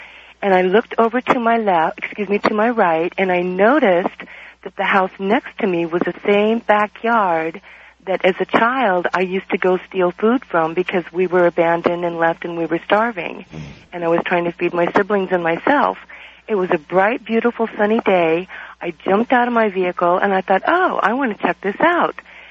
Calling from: Oregon, United States; I'm calling from Oregon, and my first 7 years of childhood I have no memory of, and I'm back at the place of my birth now.

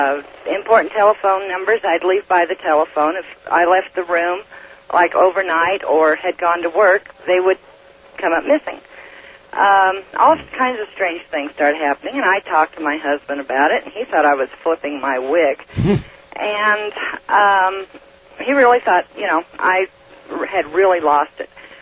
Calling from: Red Desert, Wyoming, United States; Red Desert, Wyoming, but my residence is in Oregon.

